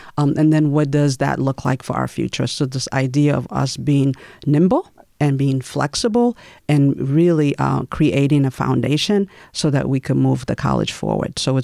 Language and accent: English; The Bronx, New York, United States; So growing up in the Bronx, part of it is that I went to a very large high school.